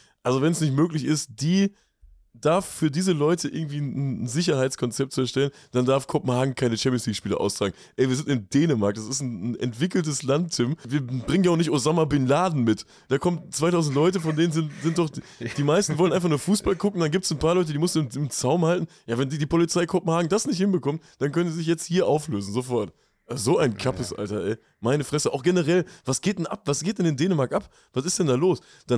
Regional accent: Lippstadt, North Rhine-Westphalia, Germany; Ich finde das ja spannend, ich komme aus Lippstadt.

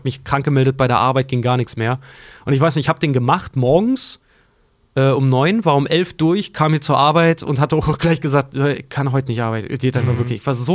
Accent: Germany; born or raised there

